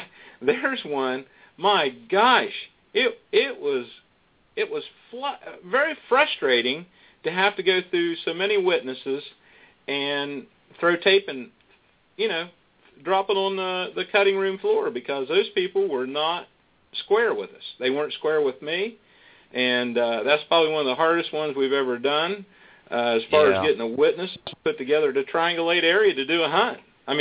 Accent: West Virginia, United States; I was born and raised in Wood County, West Virginia.

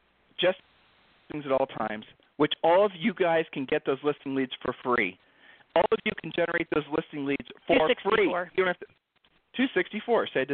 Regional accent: Ohio, United States; you know, like where Julie and I are from, we're from Ohio

